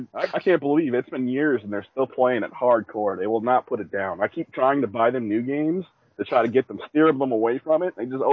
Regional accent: Chicago, Illinois, United States; now in Nashville, United States; I'm 34. Grew up in Chicago. I live in Nashville now for the last 9 years or so.

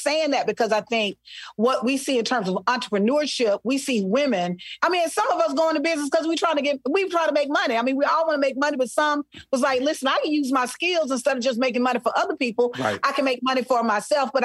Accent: Selma, Alabama, United States; also born or lived in Mobile; Listen, I am from Selma, Alabama. Mobile. Oh, yeah. I spent part of my life in Mobile

